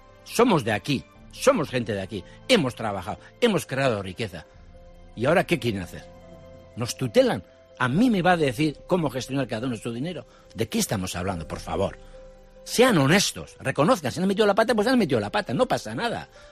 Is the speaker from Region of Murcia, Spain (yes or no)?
no; Getaria, Basque Country, Spain; quitando la pesca, que yo soy de Guetaria, quitando los caseros